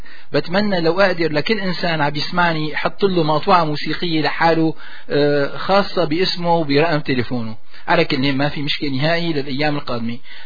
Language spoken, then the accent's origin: Arabic; Syria; وعلى بلادنا سوريا بالأمن والأمان